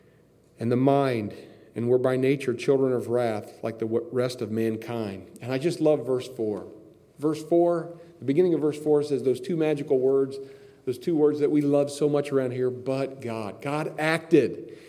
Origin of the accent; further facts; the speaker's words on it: Indiana, United States; which is like the church that I grew up in back in Indiana when I was a kid